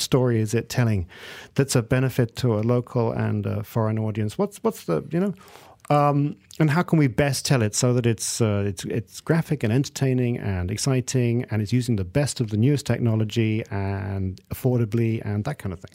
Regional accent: Malaysia; as a Malaysian

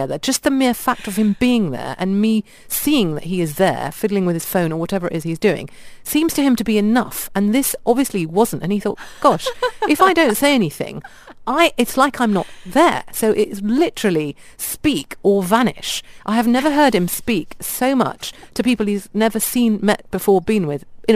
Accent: India; I mean, I'm Indian. Probably people can't hear that from my voice.

